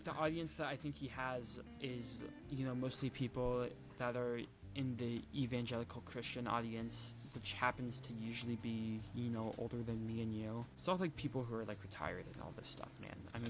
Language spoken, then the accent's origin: English; United States; So then me, as a American, who hypothetically I don't know anything about Islam or Arab culture or anything